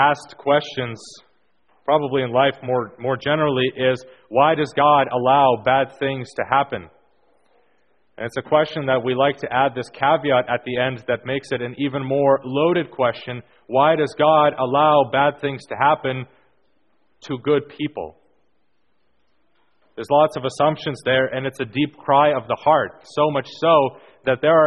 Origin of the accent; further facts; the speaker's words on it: Canada; Now, I was raised here in Canada, and prior to that, lived in a place where it was very cold anyway.